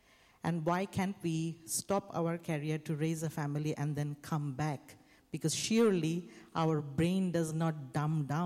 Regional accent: Bangladesh; I am from Bangladesh.

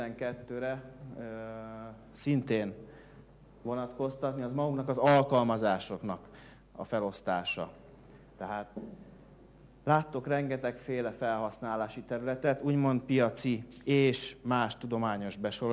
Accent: Veszprém, Veszprém County, Hungary; pont itt Veszprémben kezdtem el a tanulmányaimat, villamosmérnöki karom, és annak idején, hát természetesen veszprémi gyerekként nőttem föl itt helyben.

